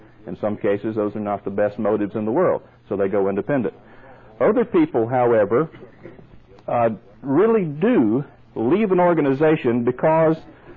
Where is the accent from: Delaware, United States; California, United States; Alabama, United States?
Alabama, United States; Center; my hometown of Center, Alabama, a little place that hardly is visible on the map